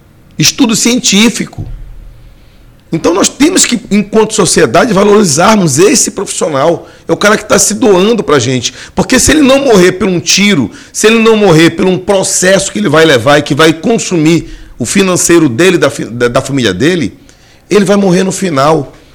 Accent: Brazil; Nós, enquanto brasileiros, temos que começar a discutir o que a gente quer para a nação.

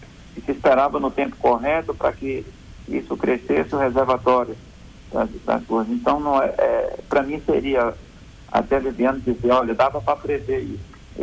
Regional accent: Itamarati, Amazonas, Brazil; Eu sou amazonense, tá? Eu sou de Itamaraty, olha só, sou do Vale do Iguaçuá, no município de Itamaraty.

